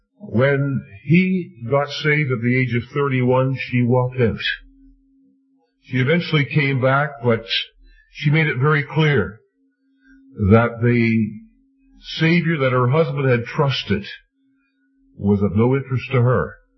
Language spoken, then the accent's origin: English; Leamington, Ontario, Canada; My hometown is Leamington, as I mentioned last night. The nearest assembly was the Assembly of Merlin, 25 miles away.